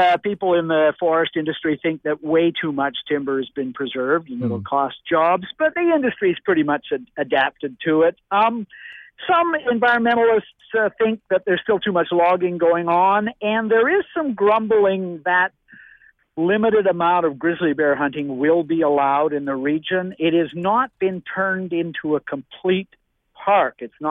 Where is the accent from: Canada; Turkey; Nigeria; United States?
Canada; British Columbia; You sort of sit there as a British Columbian and try to spot the scenes.